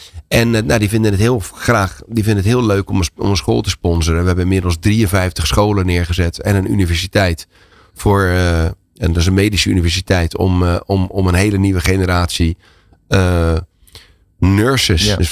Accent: Netherlands; En ik zeg tegen hem, ik kom uit Nederland.

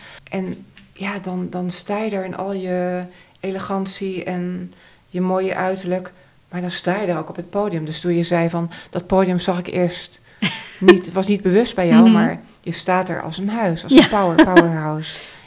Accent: Zeeland, Netherlands; Nou, ik kom uit Zeeland. We zitten allebei in Rotterdamse.

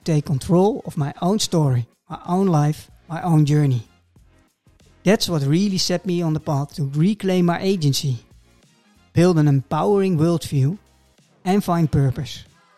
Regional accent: Netherlands; also born or lived in Mumbai, India; I was born in Mumbai in 1973, adopted at 6 months old, and grew up in the Netherlands with no genetic markers around me at all. When I was 4, I spent 2 years in kindergarten in New York

